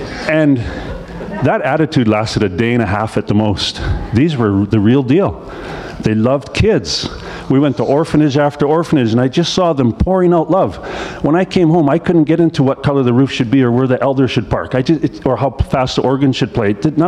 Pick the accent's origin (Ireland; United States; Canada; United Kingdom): Canada; Chilliwack, British Columbia; we're from Chilliwack, BC, born and raised there, both Marianne and I. We grew up in the same church, Dutch Reformed Church.